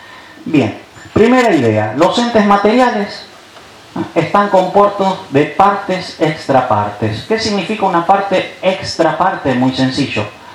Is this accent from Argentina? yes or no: yes; Argentina; Yo soy hombre, soy sacerdote, soy varón, soy argentino, soy blanco, soy joven